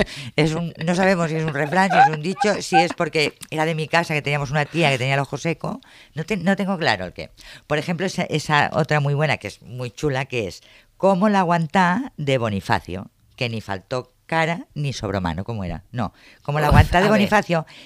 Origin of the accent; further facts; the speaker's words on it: Castilla-La Mancha, Spain; Hoy vamos a rajar de los refranes. Yo que soy manchega.